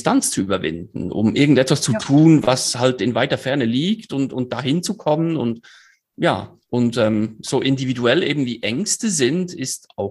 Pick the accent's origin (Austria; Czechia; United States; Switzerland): Switzerland; Und ja, wir als Schweizer lieben es ja so